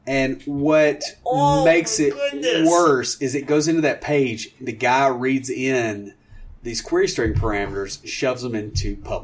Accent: Tennessee, United States; But, you know, I mean, I'm from Tennessee, so we're not a whole lot better off.

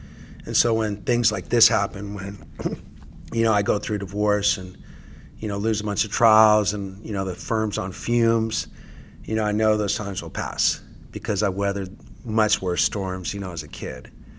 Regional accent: San Diego, California, United States; So I grew up here in San Diego. My dad was in the Navy.

